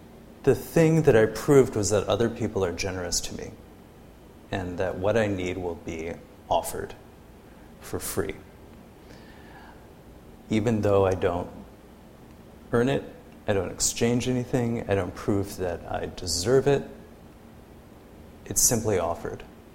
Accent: United States; I think it's really built into being an American, in my opinion.

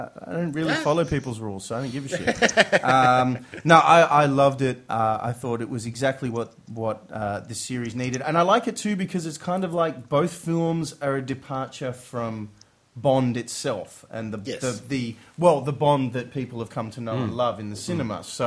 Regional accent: Australia; I'm Australian.

